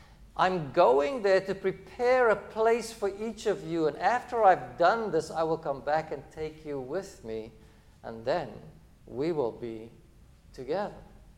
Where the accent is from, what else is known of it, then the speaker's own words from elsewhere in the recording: South Africa; we open them on Christmas Eve because that's the way we grew up in South Africa.